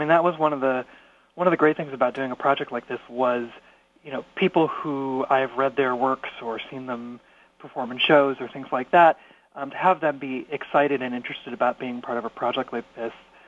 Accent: New York, United States; So I actually met him in my hometown in New York when he was visiting.

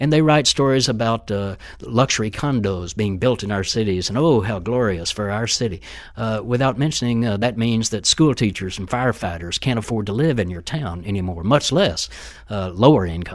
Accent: Austin, Texas, United States; I'm from Austin, Texas. We have a Cox Chain newspaper is our daily there

